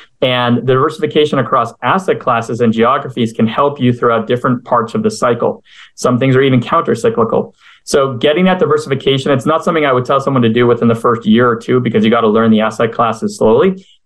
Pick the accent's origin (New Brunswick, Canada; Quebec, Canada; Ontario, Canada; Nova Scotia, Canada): Quebec, Canada; Montreal; now in United States; I had the luck of having lifelong friends of mine where I grew up in Montreal